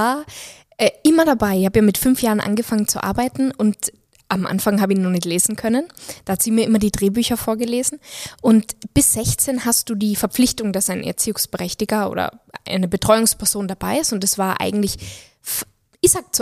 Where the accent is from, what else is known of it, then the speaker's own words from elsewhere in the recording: Innsbruck, Tyrol, Austria; Innsbruck, und also Innsbruck, meine Heimatstadt